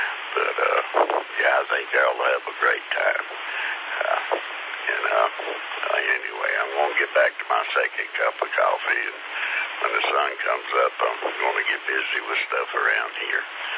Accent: Lexington, South Carolina, United States; I grew up down there in Lexington. If you're down there around Lake Murray

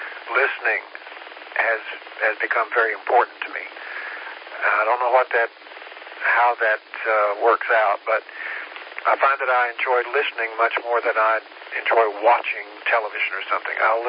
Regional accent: Tennessee, United States; There's a Greenville in Tennessee. I'm originally from Tennessee.

